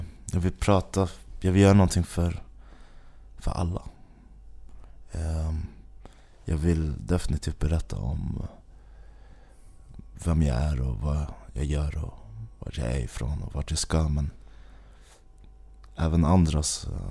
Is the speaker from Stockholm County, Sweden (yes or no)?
yes; Stockholm, Stockholm County, Sweden; Jag är från Bromsten i Spånga, samma som